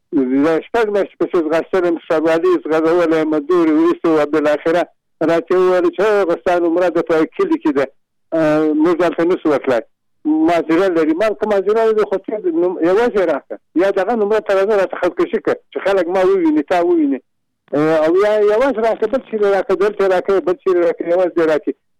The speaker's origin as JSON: {"language": "Pashto", "region": "Nimruz", "country": "Afghanistan", "lives_now": "Kabul, Afghanistan", "said": "ټلیفون مې د کابل نه کړی، اصلاً زه د نیمروز ولایت یم."}